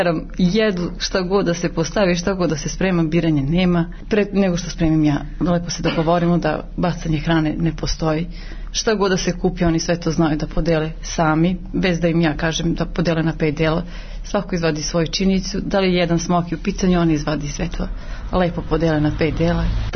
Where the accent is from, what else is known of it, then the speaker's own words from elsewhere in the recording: Mitrovica, Mitrovica District, Kosovo; born there; now in Zvečan, Kosovo; Već 13 godina živim u Zvečanu, pa ja mislim da je, iako sam rođena u Mitrovici